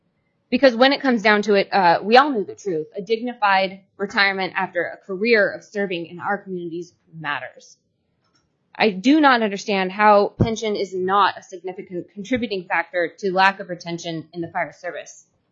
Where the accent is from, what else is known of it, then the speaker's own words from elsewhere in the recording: Alaska, United States; Each time I introduced myself to someone new and they heard I was from Alaska, I got variations of the same comment.